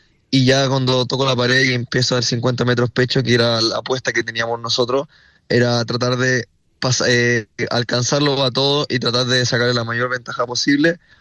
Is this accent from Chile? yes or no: yes; Chile; pude obtener la medalla de oro en los Juegos Parapanamericanos de Santiago 2023. que fueron aquí en mi país